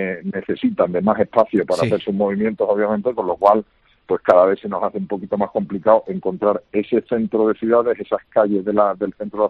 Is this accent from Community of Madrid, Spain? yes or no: no; Seville, Andalusia, Spain; Yo soy de Sevilla, reciente.